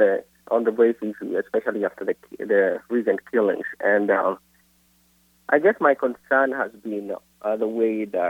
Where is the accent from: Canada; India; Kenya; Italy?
Kenya; also born or lived in Tanzania; now in United States; I am from Kenya and Tanzania.